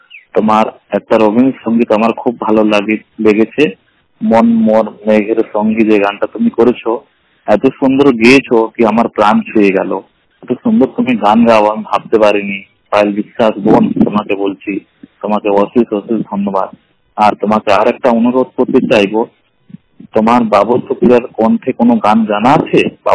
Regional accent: Allahabad, Uttar Pradesh, India; আমার বাড়ি হলো এলাহাবাদ, উত্তরপ্রদেশ।

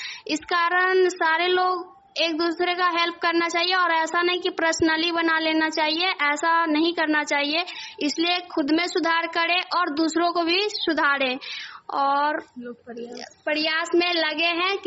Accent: Khutauna, Bihar, India; खुटौना से।

